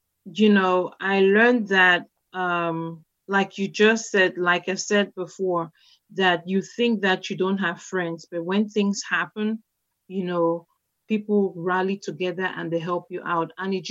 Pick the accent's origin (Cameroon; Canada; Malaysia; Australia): Cameroon; now in Elkton, United States; And I'm originally from Cameroon. And I live in Elkton, Maryland.